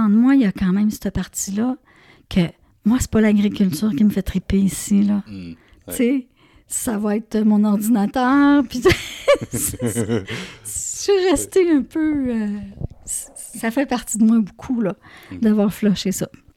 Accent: Trois-Rivières, Quebec, Canada; born there; Ben moi, premièrement, je suis née à Trois-Rivières.

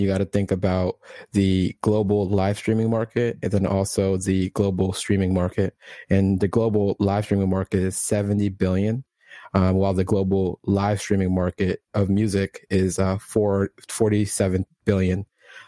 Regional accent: Jamaica; I'm Jamaican, and when I just heard about it and tuned

